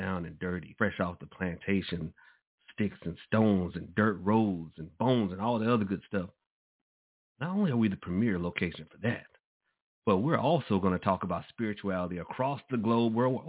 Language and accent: English; Atlanta, Georgia, United States; I'm from Southwest Atlanta, so I've never felt that I needed to be protected from, like, somebody trying to mug me, rob me.